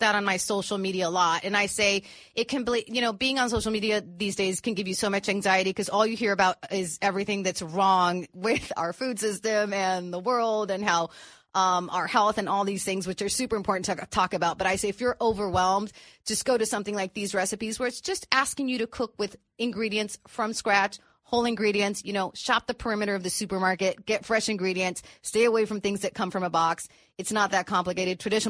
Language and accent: English; Tijuana, Baja California, Mexico; because back then I lived in Tijuana. And cross the border every day. And I'm like, yeah, I grew up living in Tijuana. My mother and father were Mexican, but my mother was American born. I am American born.